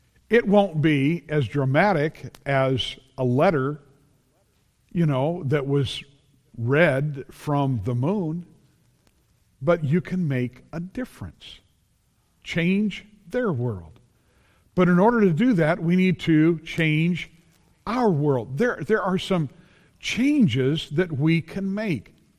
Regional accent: California, United States; being from that time and growing up in the San Fernando Valley

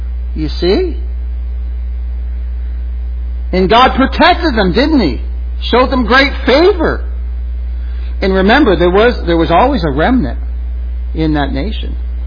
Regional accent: Canada; There's no salvation because I'm Canadian.

